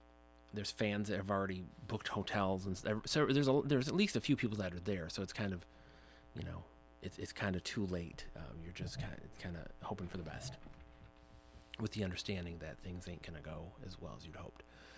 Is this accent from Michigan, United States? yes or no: yes; Michigan, United States; and I'm from the Mitten